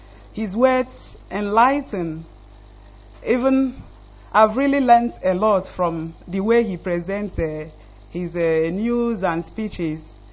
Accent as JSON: {"language": "English", "region": "Imo", "country": "Nigeria", "said": "I come from Ami Ikenolo, local government of Imo State, Biafra land."}